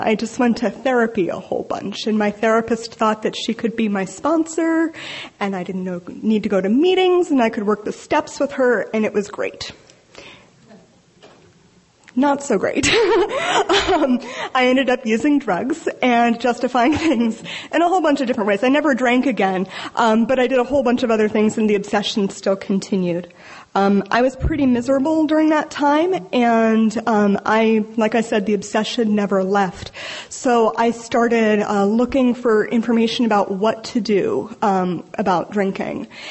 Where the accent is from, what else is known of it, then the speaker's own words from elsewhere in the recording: Oakland, California, United States; So growing up, I grew up in Oakland, California